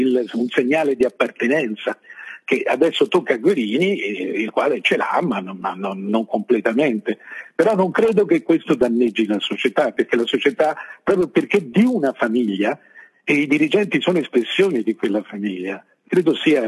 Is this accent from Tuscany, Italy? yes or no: yes; Florence, Tuscany, Italy; io sono rimasto come persona, come individuo, come fiorentino